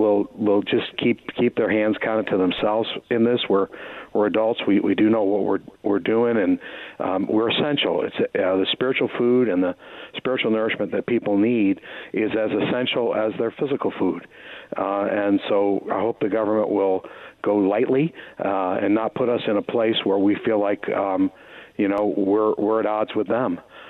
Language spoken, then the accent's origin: English; Massachusetts, United States; I'm from Western Massachusetts. We don't hug. We don't do kiss hello.